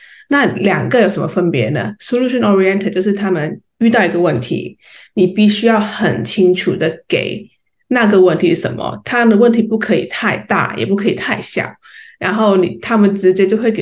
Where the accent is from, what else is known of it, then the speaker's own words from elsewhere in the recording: Hong Kong; 我在国外跟香港，其实我是来自香港的